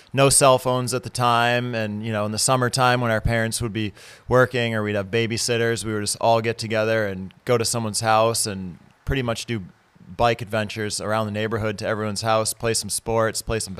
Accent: Portland, Maine, United States; It was great. Portland was a great place to grow up. Lived in a really suburban neighborhood.

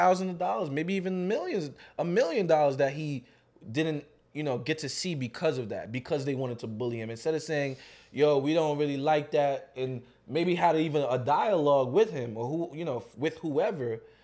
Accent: New York, United States; But for me, you know, growing up in New York with all this culture...

